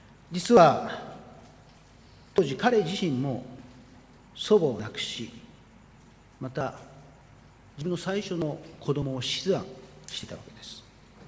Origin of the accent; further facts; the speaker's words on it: Nagaoka, Niigata, Japan; 場所はどこかと言いますとですね、私の田舎、新潟県長岡市の実家の近くにある食堂なんですね。